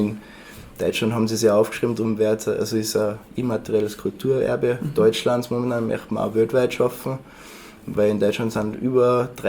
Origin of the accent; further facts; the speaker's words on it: Tyrol, Austria; Also ich wollte dann was typisches Tirolerisches bringen natürlich, weil das auch meine Heimat ist und jeder Tiroler ist wahrscheinlich ein bisschen heimatverbunden.